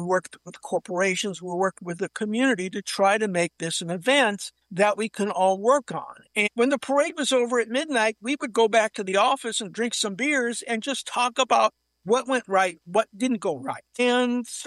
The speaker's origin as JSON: {"language": "English", "town": "Scranton", "region": "Pennsylvania", "country": "United States", "tie": "born or raised there", "said": "So I grew up near the Scranton area of northeastern Pennsylvania."}